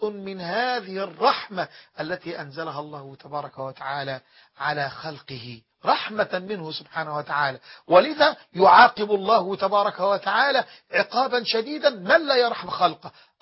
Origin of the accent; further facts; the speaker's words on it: Egypt; وفي بلادنا مصر